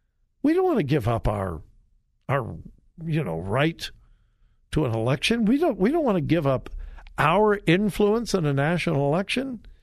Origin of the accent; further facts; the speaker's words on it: Los Angeles, California, United States; I got a story that'll blow your mind from my hometown. Well, Los Angeles. I grew up in the Los Angeles area.